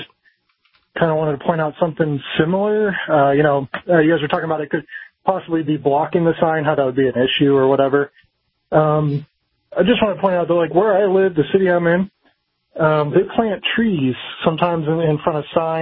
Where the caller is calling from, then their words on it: Nebraska, United States; I'm calling from Nebraska.